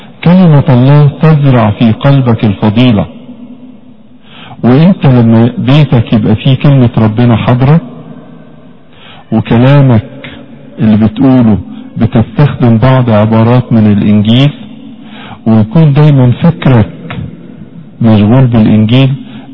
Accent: Egypt; زي ما بنروح مثلا في دير مريمين عندنا في مصر

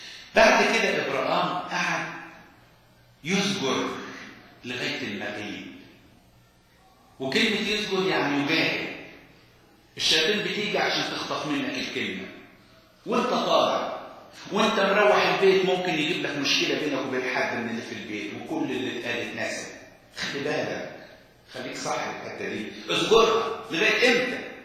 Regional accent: Upper Egypt, Egypt

